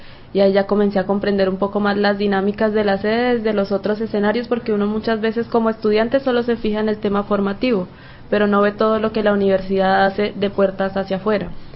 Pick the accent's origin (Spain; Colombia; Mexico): Colombia; Arauca; Yo soy de Arauca. Región.